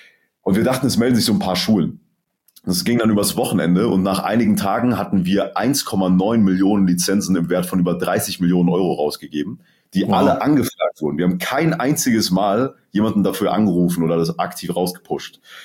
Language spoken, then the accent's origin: German; Mosbach, Baden-Württemberg, Germany; wir kommen aus Mosbach, das ist eine Kleinstadt in Baden-Württemberg